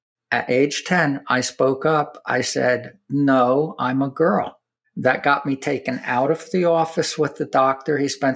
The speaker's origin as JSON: {"language": "English", "town": "Fishkill", "region": "New York", "country": "United States", "tie": "born or raised there", "also_born_or_lived": "Jacksonville, Texas", "said": "I grew up in Fishkill, New York. I was actually born in Jacksonville, Texas, which is where my mother grew up and lived, East Texas farm."}